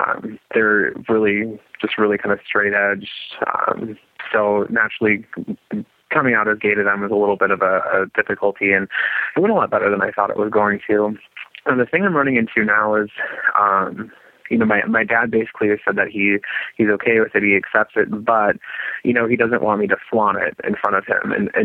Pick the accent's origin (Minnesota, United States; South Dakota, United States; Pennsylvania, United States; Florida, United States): South Dakota, United States; Basically, I'm 26, I'm gay, and I'm originally from South Dakota. Got a very traditional, conservative kind of Midwestern family.